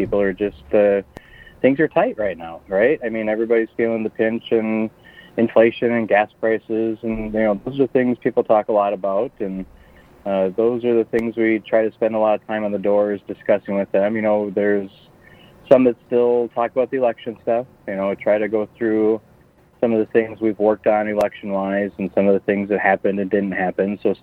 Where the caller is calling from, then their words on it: Bancroft, Ontario, Canada; So this weekend, we are up in Bancroft at the lovely Vista Royale campground.